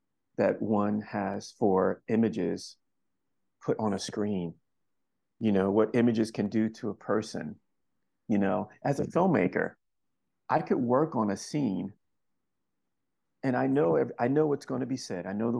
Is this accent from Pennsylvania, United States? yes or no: yes; Philadelphia, Pennsylvania, United States; I was raised in Philadelphia. Pittsburgh is an 8-hour car drive from Philadelphia.